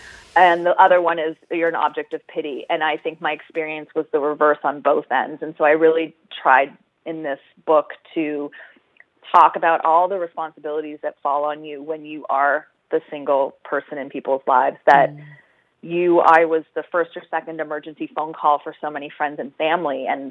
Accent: Canada; now in United States; I'm Canadian, so I understand, you know, what it is to have universal healthcare

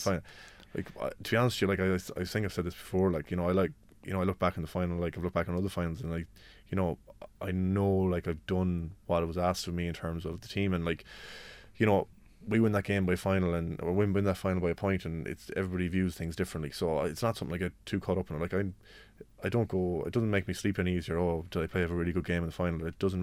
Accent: Mullingar, Leinster, Ireland; born there; I was born in Mullingar.

